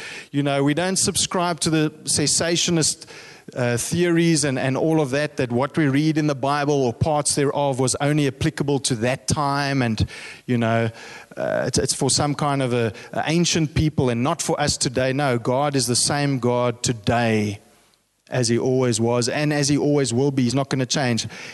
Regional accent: South Africa; So I was born in Africa and I was raised in Africa. In fact, my family has been in Africa for 8 generations. And I'm African.

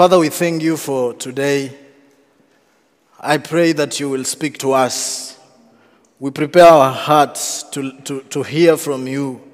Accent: Kenya; English is a second language; now in Netherlands; I come from Kenya. Been living in the Netherlands now. This is my fourth year.

